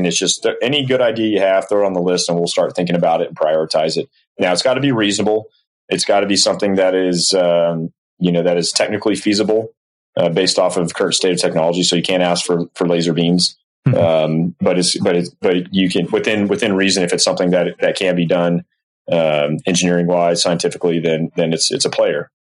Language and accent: English; Florida, United States; originally I selected that assignment because I'm from Florida and it was at Eglin Air Force Base. It was the closest thing to home.